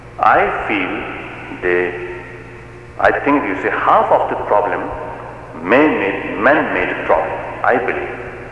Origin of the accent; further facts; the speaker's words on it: Tibet, China; English is a second language; I come from East, particularly from Tibet, some remote place, but I am a human being.